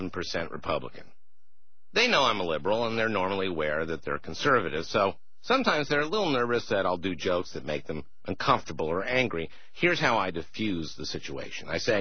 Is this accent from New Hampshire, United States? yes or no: no; Minnesota, United States; Part of it was that I grew up in Minnesota, and Paul knew my folks.